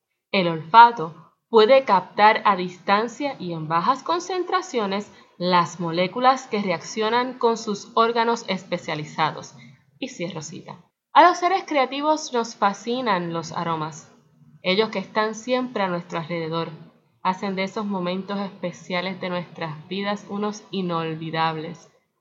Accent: Puerto Rico; Soy puertorriqueña y el café está en nuestro ADN.

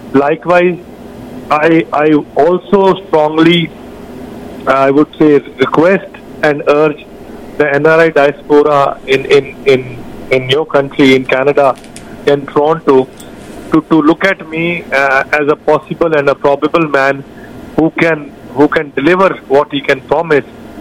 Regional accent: Punjab, India; now in Canada; ਮੈਂ ਪੰਜਾਬ ਦਾ ਜੰਮਪਲ ਹੈ ਜੀ.

